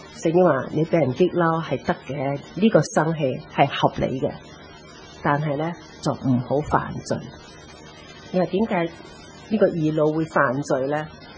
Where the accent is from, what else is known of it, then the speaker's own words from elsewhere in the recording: China; 在我们中国人，我成日都觉得中国人心胸比较狭窄。